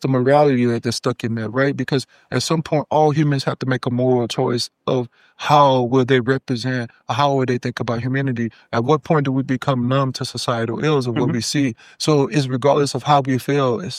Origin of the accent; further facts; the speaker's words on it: Texas, United States; I grew up in Texas, so it's like, heat was nothing.